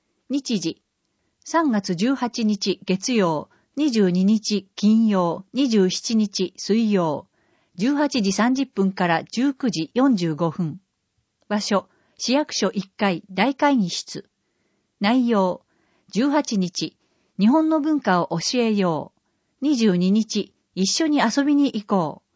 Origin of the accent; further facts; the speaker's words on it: Seattle, Washington, United States; now in Fukushima, Japan; 私の出身地のシアトル市は、東北より北にありますが、冬は雪よりも雨が降り、普通は雪が積もりません。